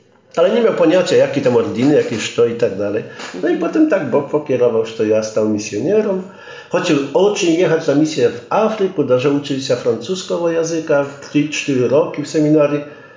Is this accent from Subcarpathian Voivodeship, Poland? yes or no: yes; Subcarpathian Voivodeship, Poland; ja pochodzę z rodziny sielańskiej, z Podkarpacia, z Polski